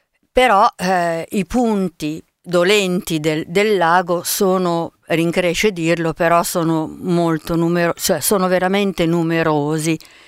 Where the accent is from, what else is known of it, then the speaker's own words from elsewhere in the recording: Milan, Lombardy, Italy; sono una milanese che però ha avuto genitori che lacustri, diciamo così.